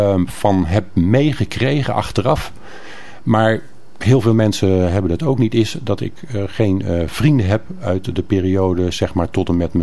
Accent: Welberg, North Brabant, Netherlands; born there; also born or lived in Soesterberg / Leeuwarden / Lonneker / Ossendrecht; now in Kapelle, Netherlands; Oh, ik ben geboren op de Welberg, gemeente Steenbergen en Kruisland.

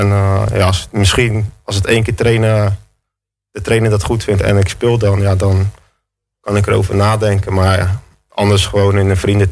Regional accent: Amsterdam, North Holland, Netherlands; Als Amsterdammer, ja.

